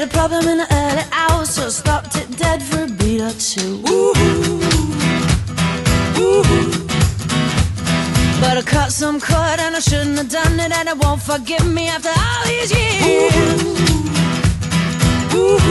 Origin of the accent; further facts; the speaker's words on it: Verfeil, Occitanie, France; je suis originaire de Verfeil-sur-Seille, qui est un village de Cordes